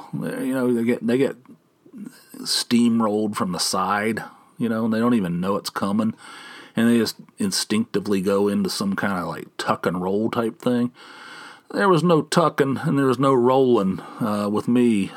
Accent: Atlanta, Georgia, United States; I said, well, I'm from Atlanta. It rains all, you know. I'm very familiar with rain.

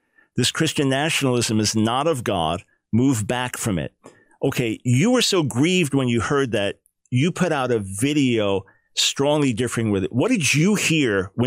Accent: New York, United States; now in North Carolina, United States; Even though I'm in North Carolina, I'm a New Yorker.

